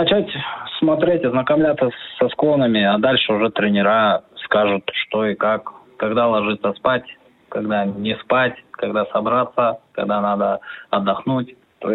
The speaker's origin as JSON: {"language": "Russian", "region": "Kamchatka Krai", "country": "Russia", "tie": "born there", "said": "родился на Камчатке, тренируюсь тоже на Камчатке"}